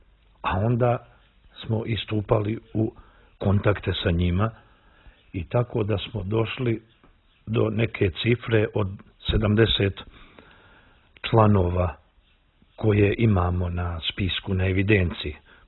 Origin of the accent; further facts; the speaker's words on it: Tuzi, Tuzi Municipality, Montenegro; Dolazim iz Tuzi, to je najmlađa, kao što znate, najmlađa opština u Crnoj Gori i ona ima oko 15.000 stanovnika, od kojih je najveći dio tih stanovnika iz ruralnog područja